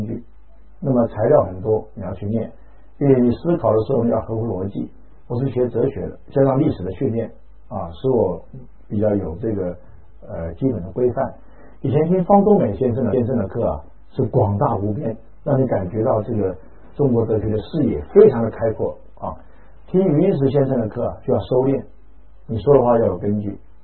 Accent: Taiwan; 我说我是台湾来的，但是我确实不知道今天什么日子

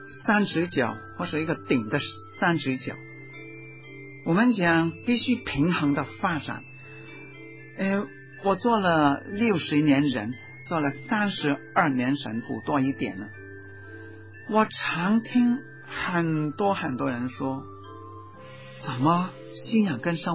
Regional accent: Hong Kong; 对我这个香港人来说，我一方面是中国人，另一方面也是香港人，我同时要肯定我香港人跟中国人的身份。

